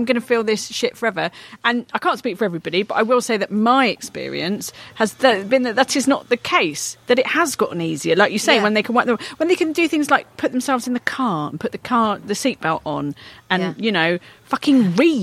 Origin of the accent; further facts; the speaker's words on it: London, United Kingdom; I'm from Southeast London, mate.